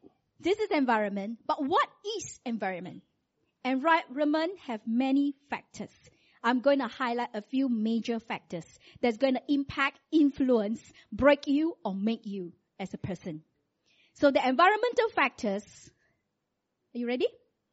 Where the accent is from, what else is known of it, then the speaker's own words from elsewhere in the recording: Malaysia; All of you must learn how to wear sarong because we are Malaysian.